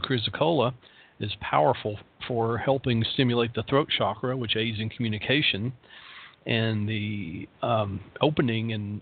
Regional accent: the South, United States; accent: Southern; hey, my southern accent is charming, warm, rich, and personable.

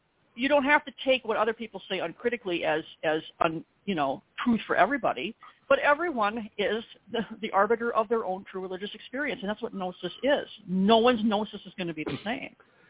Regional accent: Beloit, Wisconsin, United States; I'm this hairdresser from Beloit, Wisconsin

